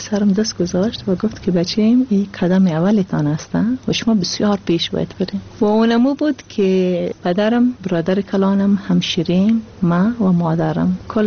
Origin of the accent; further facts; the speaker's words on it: Afghanistan; moved away; خواب کاراته را ماندم و بعد از افغانستان آمدیم.